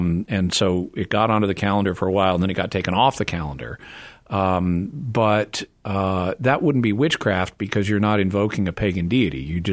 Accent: Arkansas, United States; moved away as an adult; now in California, United States; Back when I was growing up in the Ozarks in northwest Arkansas, which is not too far from where you are in Missouri, we didn't see religious candles in the store.

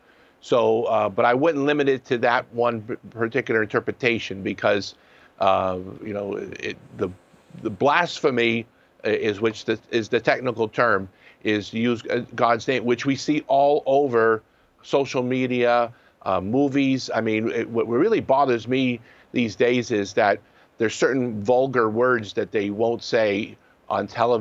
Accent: Erie, Pennsylvania, United States; now in Emmitsburg, United States; But I'm still priest of the Diocese of Harrisburg, originally from Erie, Pennsylvania. So I covered quite a few bases there.

